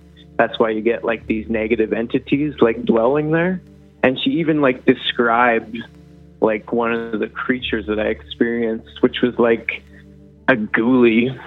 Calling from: Smithers, British Columbia, Canada; from Smithers.

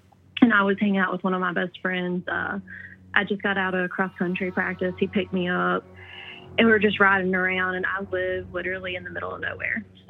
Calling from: Virginia, United States; from Virginia.

